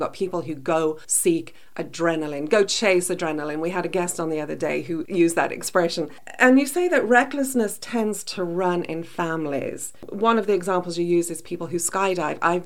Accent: Birmingham, West Midlands, United Kingdom; who, by the way, is from my hometown, Birmingham, England.

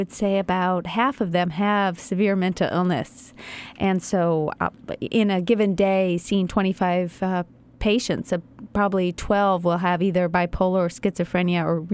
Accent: Berkeley, California, United States; When I was growing up in Berkeley, he would show up unexpected in a psychotic state at my high school.

